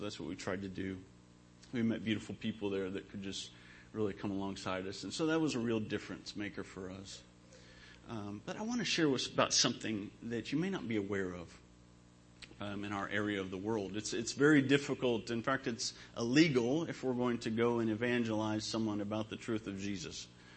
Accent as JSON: {"language": "English", "town": "Lebanon", "region": "Missouri", "country": "United States", "said": "okay, I'm from Lebanon, Missouri."}